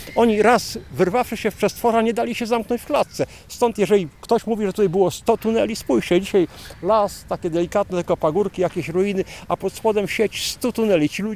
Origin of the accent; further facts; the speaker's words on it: Subcarpathian Voivodeship, Poland; w tamtych moich stronach Puszczy Sandomierskiej interesował się historią